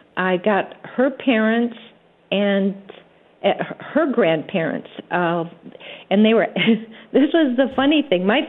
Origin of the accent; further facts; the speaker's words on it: Standish, Michigan, United States; I had lost my connection to my hometown, which is Standish, Michigan, to my family there